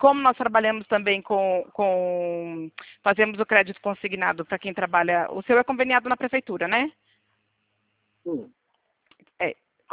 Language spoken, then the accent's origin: Portuguese; Itatiba, São Paulo, Brazil; Eu sou de Itatiba, interior de São Paulo.